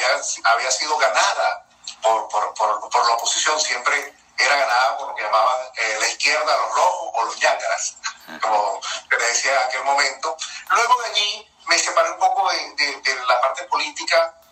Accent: Lechería, Anzoátegui, Venezuela; Pero personas como nosotros, que somos de Lechería

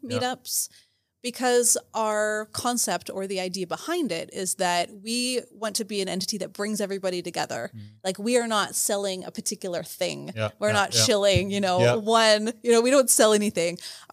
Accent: Canada; now in Berlin, Germany; I'm technically from Canada, but I've been in Germany for a long time and I call Berlin home.

